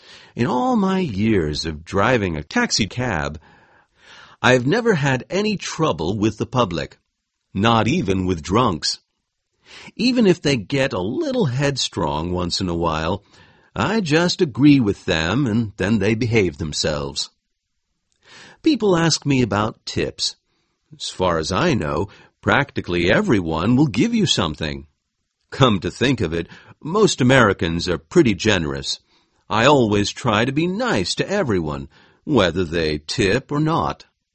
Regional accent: Ireland; moved away as an adult; now in United States; I was born and raised in Ireland and lived there until I was 19 years old. I came to this country in 1913

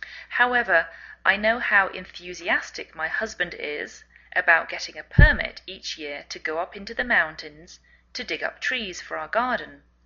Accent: England, United Kingdom; moved away as an adult; now in United States

